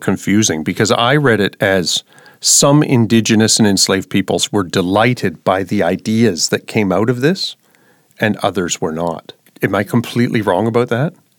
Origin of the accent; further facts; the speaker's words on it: Ontario, Canada; I'm from Ontario in Canada